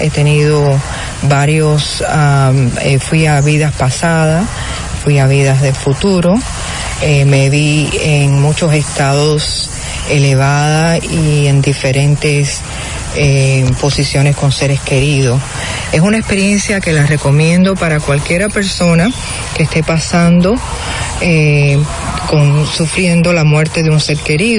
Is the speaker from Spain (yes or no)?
no; Cuba; now in Miami, United States; de Cuba, vivo en Miami